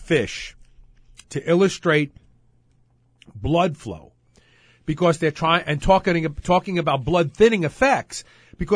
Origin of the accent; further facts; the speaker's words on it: Brooklyn, New York, United States; Boy, growing up in Brooklyn really comes in handy.